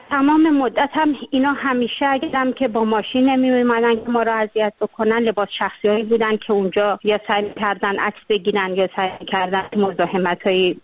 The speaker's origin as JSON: {"language": "Persian", "country": "Iran", "moved": "yes", "said": "من حدود 14-15 سال از ایران اومدم بیرون"}